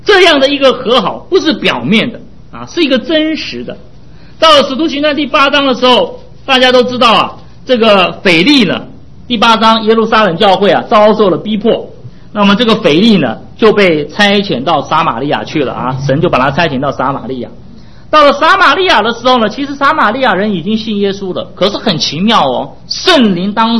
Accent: China; 我们中国人最喜欢吃这个牛尾汤啊，这个牛尾汤好吃啊

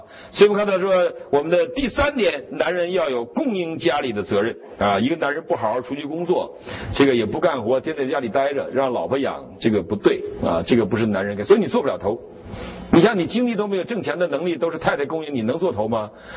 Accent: China

